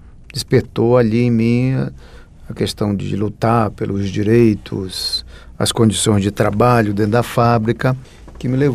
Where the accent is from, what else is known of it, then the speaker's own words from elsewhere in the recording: Pará, Brazil; Eu venho de uma região lá do estado do Pará, que é uma região que basicamente é a partir da pequena produção do trabalho rural, lavrador. Então, sou de uma família muito pobre de lavradores